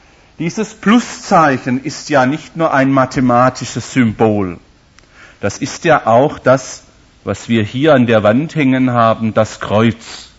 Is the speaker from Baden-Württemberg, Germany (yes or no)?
yes; Holzgerlingen, Baden-Württemberg, Germany; accent: Swabian; Ich bin ein gebürtiger Holzgerlinger, also gar nicht so hier weit weg.